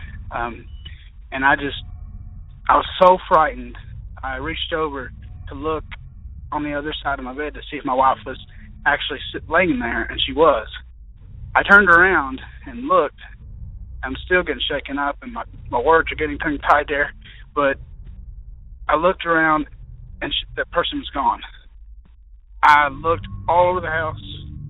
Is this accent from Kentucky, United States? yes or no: yes; Kentucky, United States; I'm from Kentucky.